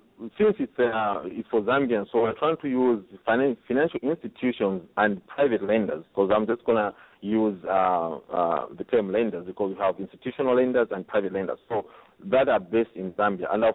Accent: Kansas City, Missouri, United States; I'm from Kansas, on the Missouri side.

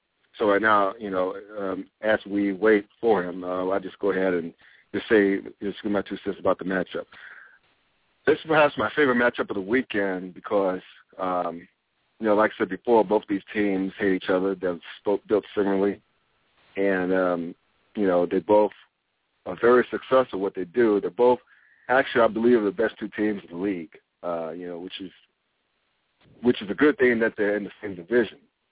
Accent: North Carolina, United States; I mean, granted, I grew up in North Carolina, so I had a little bit of a soft spot when the Niners played the Panthers.

